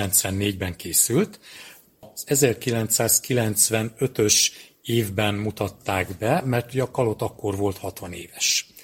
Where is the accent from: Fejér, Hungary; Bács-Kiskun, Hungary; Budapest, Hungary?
Budapest, Hungary; Én budapesti születésű vagyok, Móricz Zsigmond körtér, betondzsungelba nőttem fel